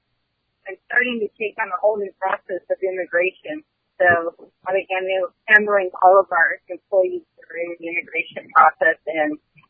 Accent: Santa Ana, California, United States; Well, I was born in Laguna Beach, but I grew up in San Amos.

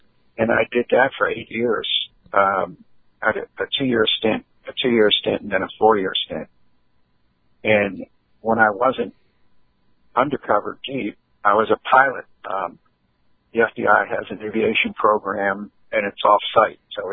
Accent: Philadelphia, Pennsylvania, United States; I'm like Italian from South Philly.

